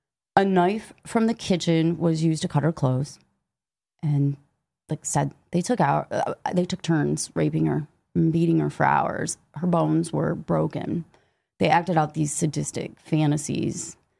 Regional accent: Michigan, United States; Canada's just literally, we're from Michigan. It's just like right

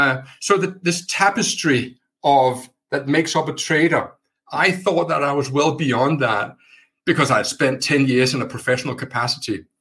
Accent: Denmark; I am from Denmark.

